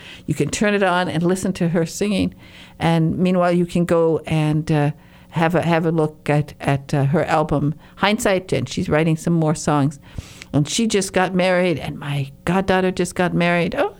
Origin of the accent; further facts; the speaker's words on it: Michigan, United States; I understand in my home state of Michigan, they've gotten really, really strict about things